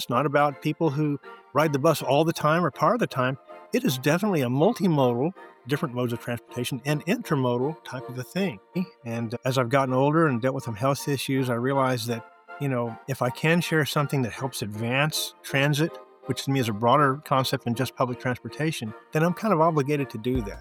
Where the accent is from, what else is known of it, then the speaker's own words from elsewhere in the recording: Oklahoma City, Oklahoma, United States; I grew up here in the Oklahoma City area